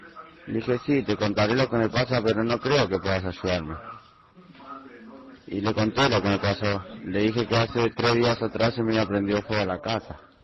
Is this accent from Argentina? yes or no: yes; La Plata, Buenos Aires Province, Argentina; Soy de La Plata y tengo 20 años.